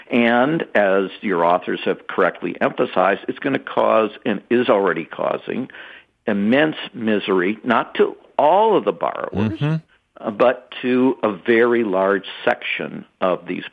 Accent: Dearborn, Michigan, United States; also born or lived in Detroit; Yes, and I was born in Detroit and grew up in Dearborn, so

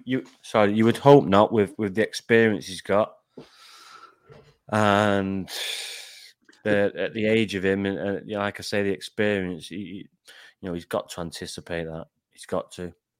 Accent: Manchester, North West England, United Kingdom; I'm from Manchester

